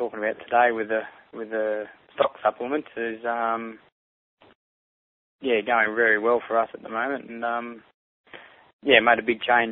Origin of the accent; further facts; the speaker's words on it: Finley, New South Wales, Australia; I'm from Finlay in southern New South Wales. I'm on a family dairy farm.